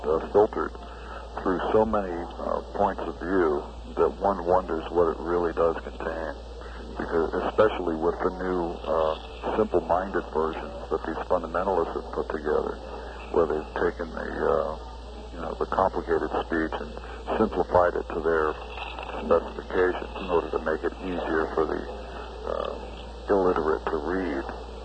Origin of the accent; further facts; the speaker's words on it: Baltimore, Maryland, United States; born there; I was born in Baltimore.